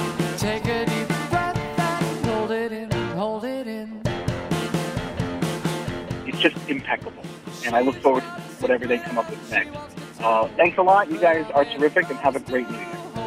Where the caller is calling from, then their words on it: Los Angeles, California, United States; I'm calling from Los Angeles, where I listen to you via podcast.